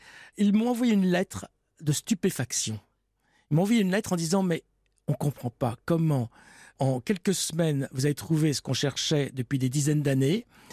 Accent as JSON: {"language": "French", "country": "France", "said": "Oui, alors je me suis arrêté à 12 degrés. Je suis français."}